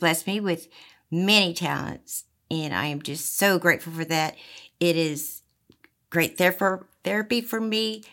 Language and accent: English; Midway City, Oklahoma, United States; I grew up in Midway City, Oklahoma. Tinker Air Force Base, just east of Oklahoma City.